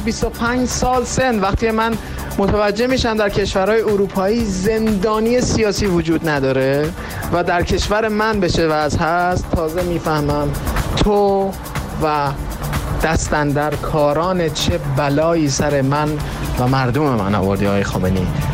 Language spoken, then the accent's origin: Persian; Iran; moved away